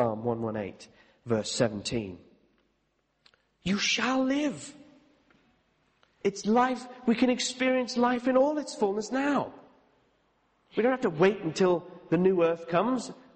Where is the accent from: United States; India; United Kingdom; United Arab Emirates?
United Kingdom; England; We don't like it because we're English